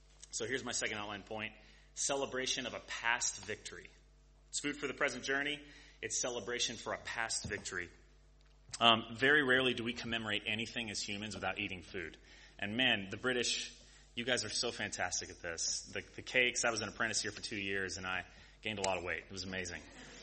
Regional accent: Texas, United States; also born or lived in Oklahoma; I grew up in Texas and Oklahoma, and the Dust Bowl and the Great Depression is massive in our cultural imagination

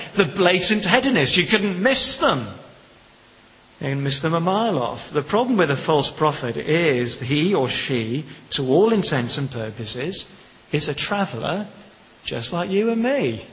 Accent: Western, Kenya; When I was born and brought up in Africa

